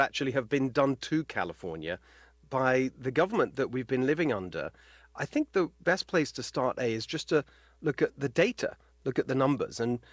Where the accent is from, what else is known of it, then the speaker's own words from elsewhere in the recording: United Kingdom; now in United States; People will hear from my accent. I'm originally from the UK. My parents are actually Hungarian, but we moved here in 2012.